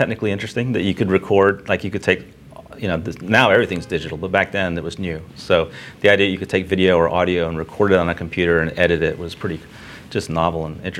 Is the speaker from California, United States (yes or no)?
no; Houston, Texas, United States; Well, I went to Texas A&M and I grew up in Houston.